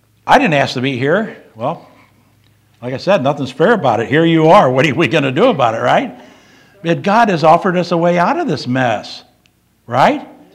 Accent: St. Louis, Missouri, United States; See, I grew up in St. Louis.

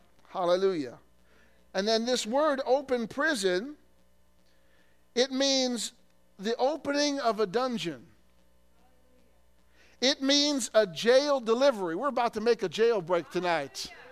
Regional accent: Illinois, United States; In my home state, in Illinois, there's a place called Starved Rock.

